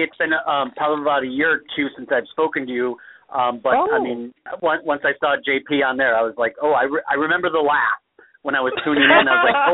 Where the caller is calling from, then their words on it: California, United States; I'm calling from California